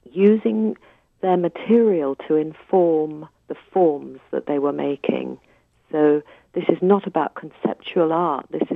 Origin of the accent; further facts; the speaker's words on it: London, United Kingdom; even though I was brought up in London, we walked in the countryside a lot in Scotland and in the southwest of England on Dartmoor.